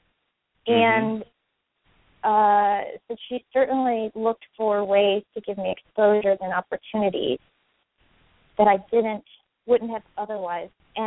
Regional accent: Pittsburgh, Pennsylvania, United States; Sure. I'm from Pittsburgh, Pennsylvania.

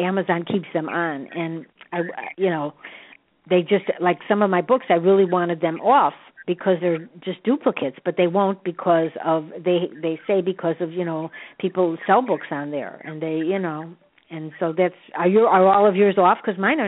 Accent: Chicago, Illinois, United States; Chicago is my hometown

